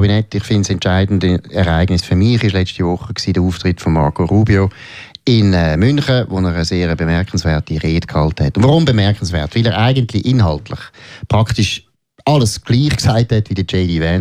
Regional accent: Switzerland; als Dreichler, als Schweizer, als Vertreter von unserem Land, einer der ältesten Demokratien

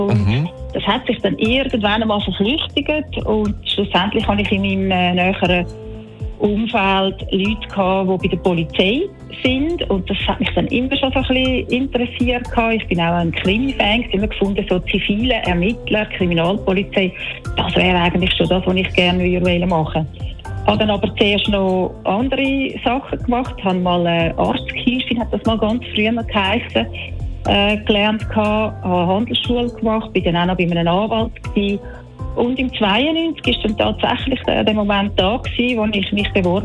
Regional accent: Spreitenbach, Aargau, Switzerland; Also ich bin ursprünglich von Spreitenbach, musste aus beruflichen Gründen von meinem Vater.

